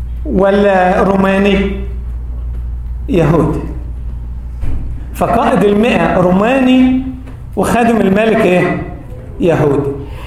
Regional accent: Upper Egypt, Egypt; كان عندنا في الصعيد

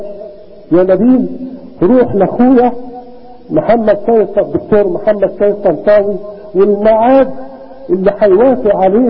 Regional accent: Egypt; فنحن مصريين قبل الاديان ومصريين بعد الاديان.

